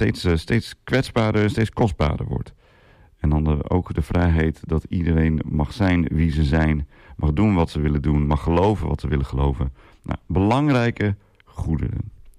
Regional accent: Assen, Drenthe, Netherlands; now in Texel, Netherlands; Ik kom oorspronkelijk uit Assen, ik ben uiteindelijk op Texel terechtgekomen...

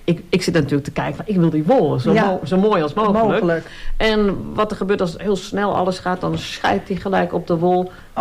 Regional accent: De Koog, North Holland, Netherlands; also born or lived in Enschede; Toen gingen ze naar de Koog, daar heb je die mooie duincamping

